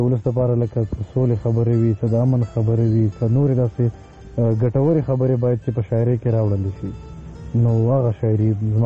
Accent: Charmang, Khyber Pakhtunkhwa, Pakistan; زه د باجوړ اوسیدونکی یم باجوړ کې چارمنګ یو وادي ده هلته زه زیږیدلی یم

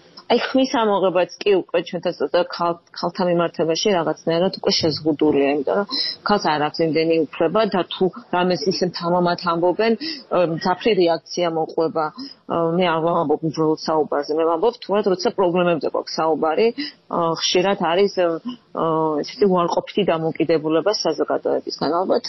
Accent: Abkhazia, Georgia; born there; რომ აი აფხაზეთიდან არა, აი ძალიან ზაფხულობდა ჩემში იმ ადგილის სიყვარული, სადაც დავიბადე.

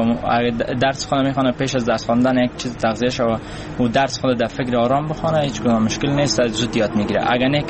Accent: Kabul, Afghanistan; از کابل هستم.

